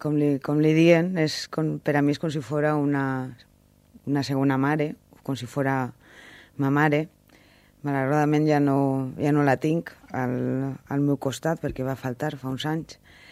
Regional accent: Silla, Valencian Community, Spain; now in Valencia, Spain; poble a Silla, que és el... No és el poble on vaig néixer, perquè jo vaig néixer a València, però sí és el poble on m'he criat i on vaig viure fins fa uns anys. Ara visc a València

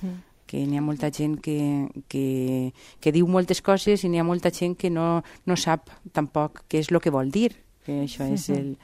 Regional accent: Valencian Community, Spain; accent: Valencian; que és el que al cervell, en el meu valencià no està mal normalitzat.

